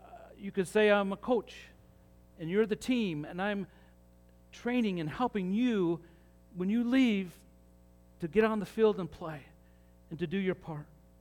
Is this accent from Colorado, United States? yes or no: no; Salt Lake City, Utah, United States; Well, growing up in Salt Lake City, Utah, like most kids, I didn't really like watching baseball on TV.